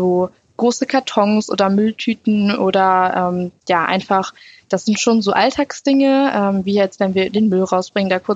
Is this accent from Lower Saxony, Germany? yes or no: yes; Lower Saxony, Germany; Ja, also wir kommen ja aus Niedersachsen